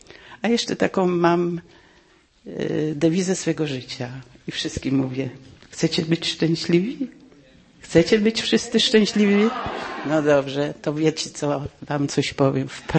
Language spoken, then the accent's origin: Polish; Gniezno, Greater Poland Voivodeship, Poland; z Gniezna.